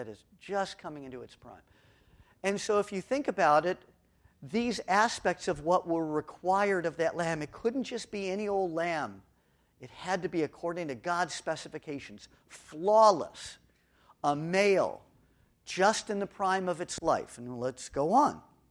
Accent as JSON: {"language": "English", "town": "Los Angeles", "region": "California", "country": "United States", "said": "Now, I'm from Los Angeles, so I don't know very much about livestock."}